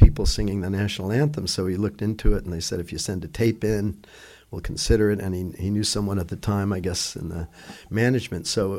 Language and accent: English; New York City, New York, United States; also born or lived in Briarcliff Manor; We grew up in in New York City until I started high school. Then we moved to Briarcliff Manor.